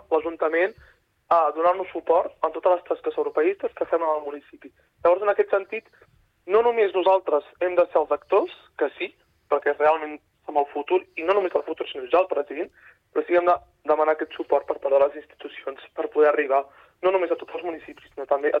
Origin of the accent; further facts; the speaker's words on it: Catalonia, Spain; la característica que ens identifica com a joves catalans